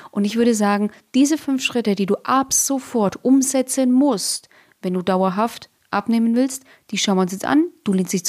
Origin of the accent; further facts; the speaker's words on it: Nuremberg, Bavaria, Germany; Bei uns in Franken, in Nürnberg, heißt es Kong.